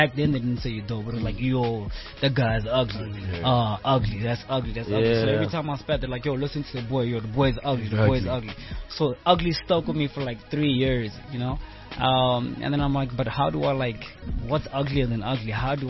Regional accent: South Africa; My passport and my ID says Angolan, but I'm South African. Because, I mean, I grew up in South Africa.

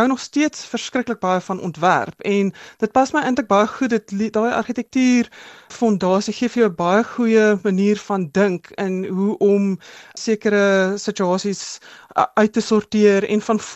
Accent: Johannesburg, Gauteng, South Africa; Ek is 'n gebore en getoe Johannesburger. Ek is in Heelbrug gebore toe dit nog moontlik was om daar so te bly. Maar ek het maar op die Wesrand groot geword. Ek is Hoërskool Linden gematrikuleer

